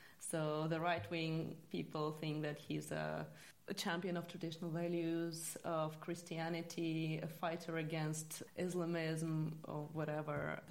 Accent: Russia; not just because I come from Russia, but because it influences not only Europe.

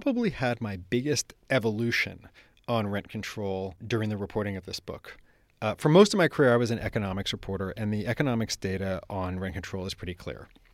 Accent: San Francisco, California, United States; I grew up in San Francisco in a Victorian house in Noe Valley.

